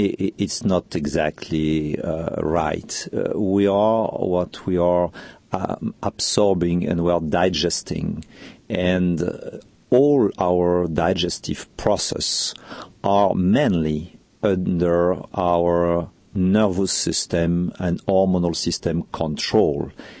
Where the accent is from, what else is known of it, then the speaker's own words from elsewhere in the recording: France; accent: French; English is a second language; And sorry for my deep French accent, but I will try to do my best.